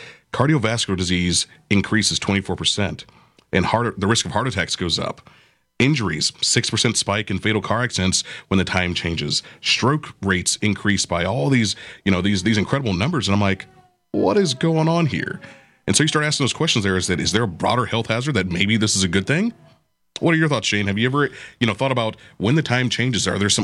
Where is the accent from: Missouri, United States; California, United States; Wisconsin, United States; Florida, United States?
Florida, United States; You know, I'm from Florida.